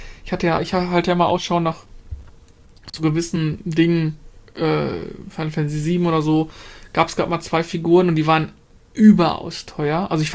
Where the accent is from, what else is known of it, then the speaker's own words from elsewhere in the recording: Essen, North Rhine-Westphalia, Germany; weil Düsseldorf eh schon mal schwierig ist als Essener, war es doch eine sehr, sehr weit entfernte andere Welt